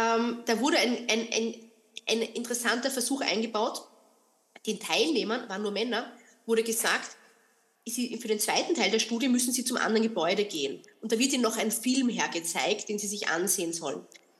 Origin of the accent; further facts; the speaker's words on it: Austria; Meine Identität als Österreicherin, meine Identität als Mutter, die wird aktiviert.